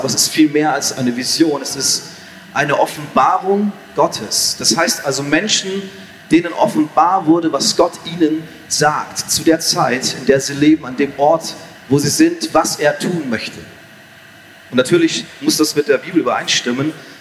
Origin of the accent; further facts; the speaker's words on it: Baden-Württemberg, Germany; Ich bin jetzt wieder in meiner Heimat, das ist in der Nähe von Freiburg